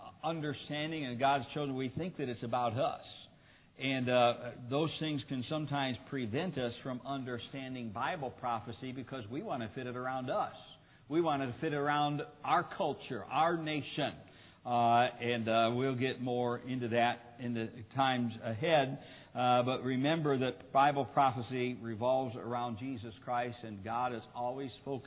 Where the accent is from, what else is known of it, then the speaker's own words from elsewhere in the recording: United States; And I'm thankful that I'm an American.